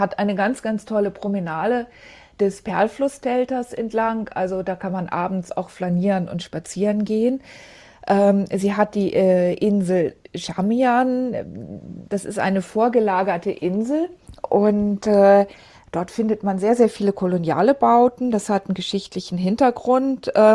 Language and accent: German; Bremen, Germany; Ich komme ja ursprünglich aus Bremen